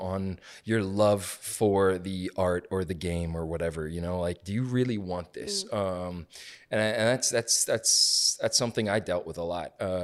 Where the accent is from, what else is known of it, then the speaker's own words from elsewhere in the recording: Turkey; English is a second language; now in Sugar Land, United States; from Turkey